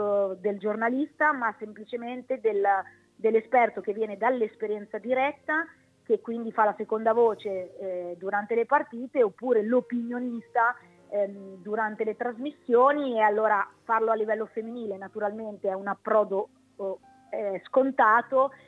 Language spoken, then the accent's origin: Italian; Bologna, Emilia-Romagna, Italy; Da bolognese